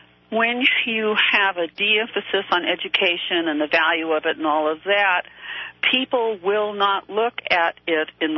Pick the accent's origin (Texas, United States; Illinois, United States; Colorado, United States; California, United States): California, United States; now in Oregon, United States; I'm a Californian. That's a transplant to Oregon.